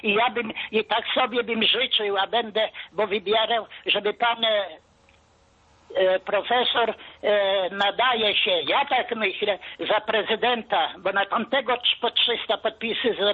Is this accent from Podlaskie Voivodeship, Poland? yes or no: no; Lublin Voivodeship, Poland; now in Siedlce, Poland; pochodzę z Lubelskiego, tam urodzony, no mieszkam na Aletego, koło Siedlec